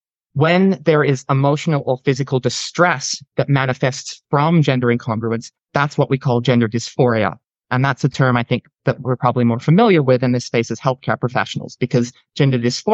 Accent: Australia; now in United States; I'm currently on a period of leave and I'm living in the US. I am Australian despite how my voice may sound. I've just picked up the accent a little bit.

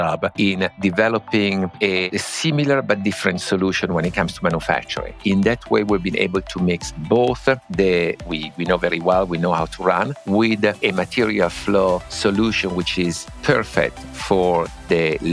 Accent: Italy; accent: Oxford; English is a second language; also born or lived in China / United States; as you can guess from my Oxford accent that I am Italian. But also they were thinking about expanding abroad. I lived in China, I lived in Asia, I lived in the US.

